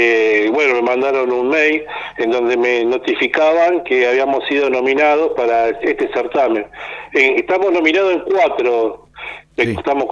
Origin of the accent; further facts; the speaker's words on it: Zárate, Buenos Aires Province, Argentina; Obviamente somos de acá de Zárate, ¿no? De acá de Argentina.